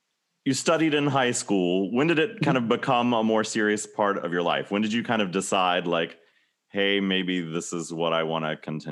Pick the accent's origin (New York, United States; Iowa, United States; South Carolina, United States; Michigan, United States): South Carolina, United States; So even though we're both from South Carolina, we didn't know each other until we ended up both at Manhattan School at the same time.